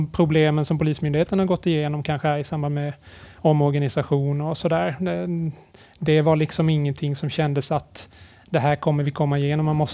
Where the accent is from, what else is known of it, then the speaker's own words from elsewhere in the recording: Kalmar County, Sweden; Jag är från Öland från början, men varit iväg och studerat i Umeå innan.